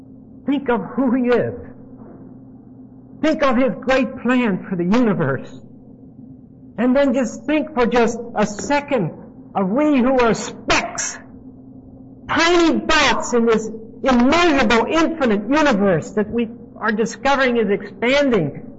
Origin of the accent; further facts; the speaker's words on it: Pittsburgh, Pennsylvania, United States; born there; I was born in Pittsburgh. Everybody in Pittsburgh was born with a minus sign in front of their eyes.